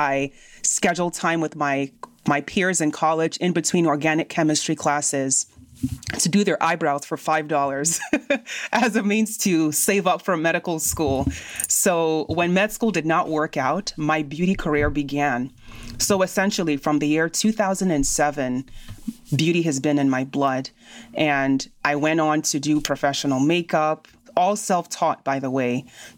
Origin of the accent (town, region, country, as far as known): Nigeria; now in United States